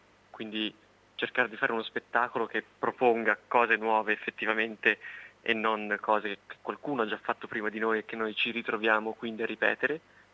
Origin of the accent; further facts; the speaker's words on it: Livorno, Tuscany, Italy; Siamo di Livorno, sì, di teatro